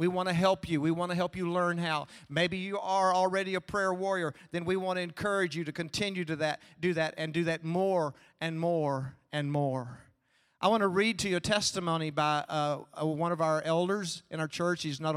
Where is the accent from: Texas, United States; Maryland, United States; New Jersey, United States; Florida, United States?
Texas, United States; Bedford; My parents were both saved before I was born. I grew up in Bedford, Texas, going to church and asked Jesus to be my Lord and Savior when I was 6 years old, sitting in my mother's lap.